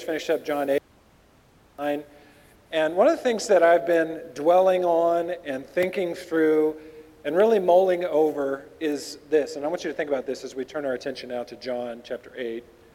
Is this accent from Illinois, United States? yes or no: yes; Illinois, United States; I was warned this morning, since I guess I'm from Illinois, not to mention the Cubs in this setting, because it might start a riot.